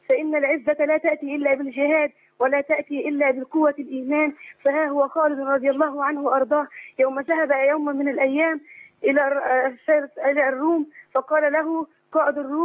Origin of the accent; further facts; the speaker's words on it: Egypt; أنا من مصر متزوجة في الفيوم.